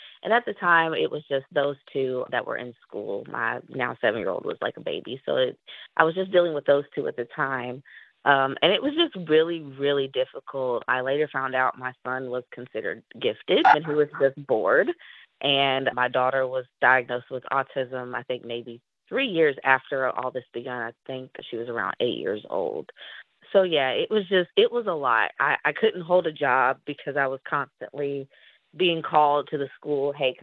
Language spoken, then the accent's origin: English; Tennessee, United States; now in Tallahassee, United States; I'm 32 years young. I'm originally from Tennessee. We've lived in Tallahassee for about 4 years now.